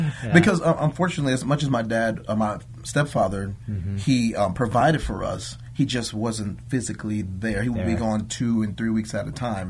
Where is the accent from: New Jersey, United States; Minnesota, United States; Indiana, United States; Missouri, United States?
Indiana, United States; South Bend; I'm born and raised in South Bend, Indiana.